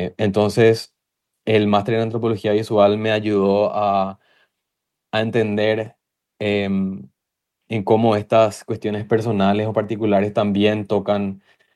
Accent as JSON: {"language": "Spanish", "country": "Paraguay", "moved": "yes", "said": "desde que emigré siempre estoy pensando a Paraguay, como realmente nunca sentí que salí de Paraguay."}